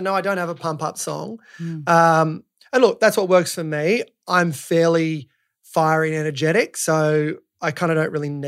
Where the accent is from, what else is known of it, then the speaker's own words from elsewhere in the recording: Mossman, Queensland, Australia; born there; So I was born in the Hard Knocks of Mossman, which is obviously a joke.